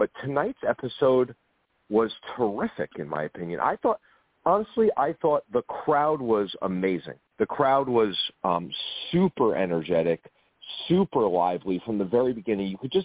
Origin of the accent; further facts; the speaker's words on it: New York, United States; I'm also a New Yorker